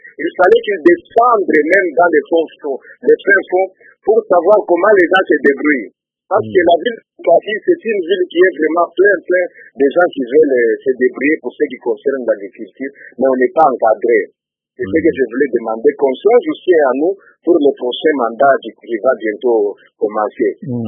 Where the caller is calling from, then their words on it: Likasi, Haut-Katanga, DR Congo; par exemple ici chez nous à Likassi, nous avons plusieurs associations